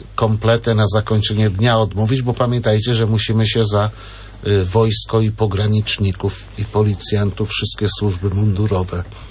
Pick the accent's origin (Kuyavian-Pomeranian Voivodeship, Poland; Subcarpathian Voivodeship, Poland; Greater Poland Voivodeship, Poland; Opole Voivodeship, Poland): Kuyavian-Pomeranian Voivodeship, Poland; Toruń; A ja jestem z Torunia, a nie z Bydgoszczy.